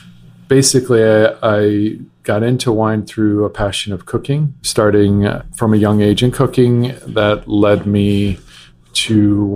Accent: Michigan, United States; also born or lived in Italy / France / Germany; I was born in Italy, then we moved to France, and then Michigan for a good 10 years. Then I finished high school in an international school in Germany.

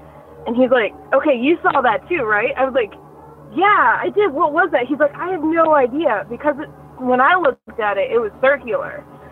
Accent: Pittsburgh, Pennsylvania, United States; And I'm from Pittsburgh, Pennsylvania.

